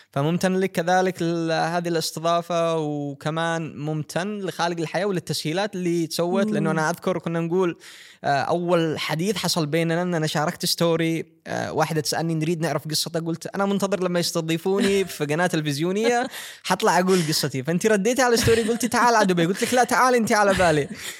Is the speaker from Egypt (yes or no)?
no; Yemen; بالنسبة لعلاقتنا، إنه كون أنا من اليمن وهي من دولة الاتحاد السوفيتي، كان فيها تحديات